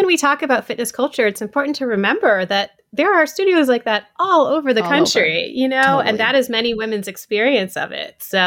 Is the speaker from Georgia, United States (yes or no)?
yes; Atlanta, Georgia, United States; I grew up in Atlanta. And so my mom does cardio dance like several times a week at this local suburban studio